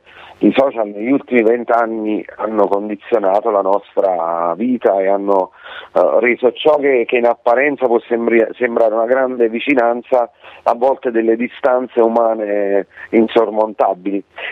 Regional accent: Naples, Campania, Italy; Devi sapere che lui è di Pordenone, noi siamo di Napoli, quindi è anche stato bello confrontarsi su terreni diversi

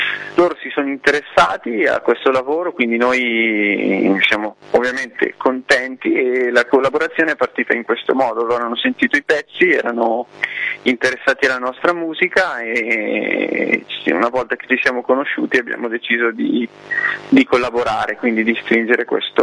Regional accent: Bergamo, Lombardy, Italy; noi siamo di Bergamo e lei invece abita nella parte opposta del nostro stivale

